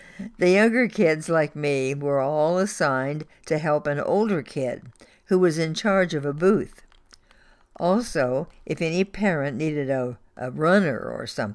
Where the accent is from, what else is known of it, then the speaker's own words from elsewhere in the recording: Bicknell, Indiana, United States; As a teen growing up in Bicknell, Indiana, during the early 1950s